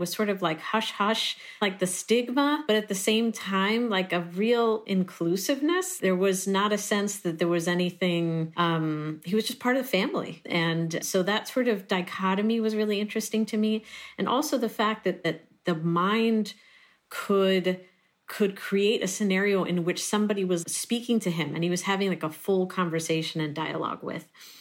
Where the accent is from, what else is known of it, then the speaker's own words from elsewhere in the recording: Puerto Rico; I'm originally from Puerto Rico